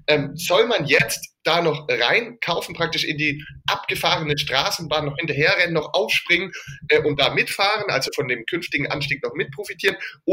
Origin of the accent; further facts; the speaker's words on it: Baden-Württemberg, Germany; denn ich komme ja aus dem Schwabenland